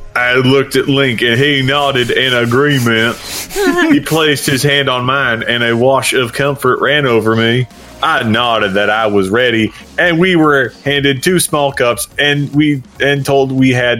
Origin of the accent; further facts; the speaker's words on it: Texas, United States; born there; I may have Welsh heritage, but I was born in Texas, so America.